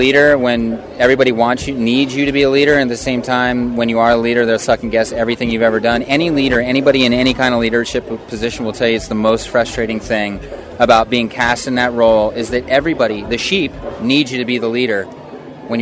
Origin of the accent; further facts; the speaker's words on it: Wyoming, United States; I grew up in Wyoming backpacking into the the Wind Rivers up to 12, 13,000 feet all the time and surviving off of trout that I caught myself.